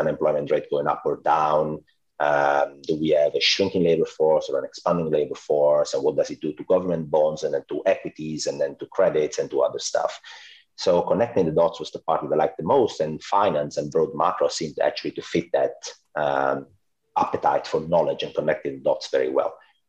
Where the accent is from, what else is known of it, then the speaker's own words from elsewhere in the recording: Italy; English is a second language; now in Netherlands; So basically, I'm Italian, but that's, I guess you've already gotten that by my accent in the last 20 minutes or so. But I actually live in the Netherlands, which is a small country in north of Europe.